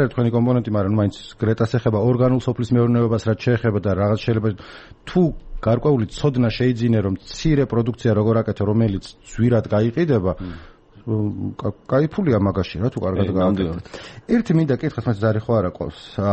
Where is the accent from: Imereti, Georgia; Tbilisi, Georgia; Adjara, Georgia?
Imereti, Georgia; იმიტომ რომ მეთანაც იმერელი ვარ